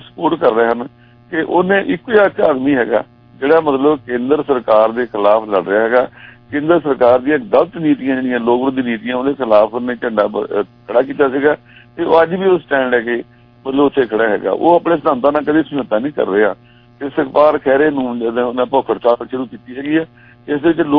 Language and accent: Punjabi; Punjab, India